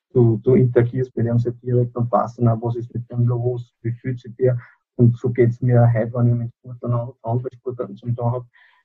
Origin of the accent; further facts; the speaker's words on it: Upper Austria, Austria; Ich bin aus Oberösterreich.